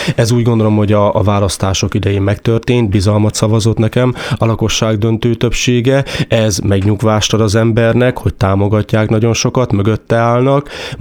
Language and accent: Hungarian; Nyékládháza, Borsod-Abaúj-Zemplén, Hungary; Tőzsgyökeres nyéklátháziként ismerem a települést, hiszen őseim is ott élnek. Így gyerekeskedtem, is sportoltam, itt nőttem fel a településen, majd Szombathelyen egy kitérő után, hiszen főiskolás éveimet ott töltöttem, visszatértem a településre